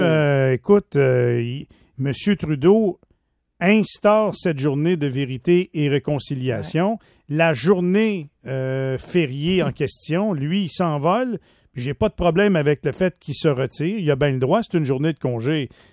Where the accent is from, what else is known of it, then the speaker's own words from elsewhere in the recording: Quebec, Canada; le système a été raciste à l'égard d'un ou l'autre des peuples chez nous au Québec